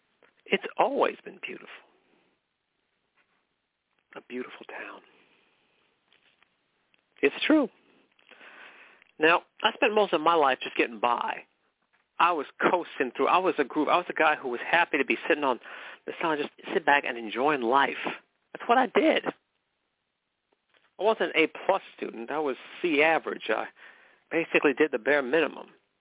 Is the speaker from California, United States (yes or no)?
yes; McKinleyville, California, United States; I was born and raised in McKinleyville, California. McKinleyville, where horses have the right of way. That's our official motto. Now, that was my home.